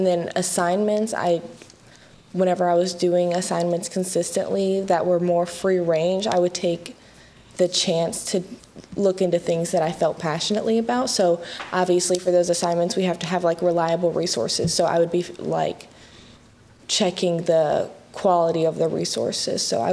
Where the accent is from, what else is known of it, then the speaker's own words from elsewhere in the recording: North Carolina, United States; I'm 19, and I'm from the Swansboro-Jacksonville area.